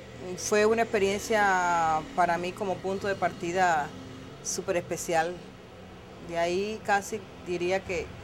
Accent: Santiago de Cuba, Cuba; Yo soy de Santiago de Cuba

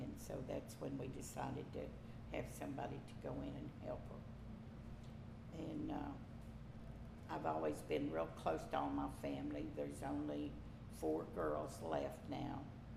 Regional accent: Smoky Junction, Tennessee, United States; I grew up in Smoky Junction, lived there till I graduated high school.

